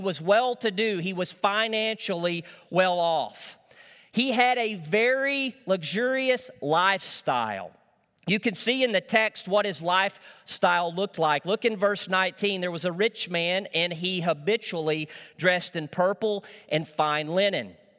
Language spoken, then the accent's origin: English; Arkansas, United States; You see, where I grew up in Northeast Arkansas, my dad didn't know anything about political correctness.